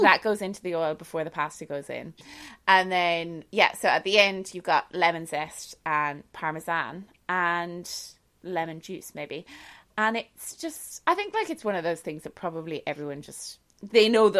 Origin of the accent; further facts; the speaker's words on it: Ireland; I'm Irish